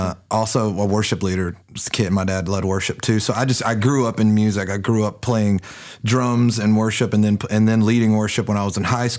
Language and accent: English; Charlotte, North Carolina, United States; I know I was in high school, and I'm from Charlotte, and I went and saw you at Carowinds Christian Music Day, Charlotte, North Carolina.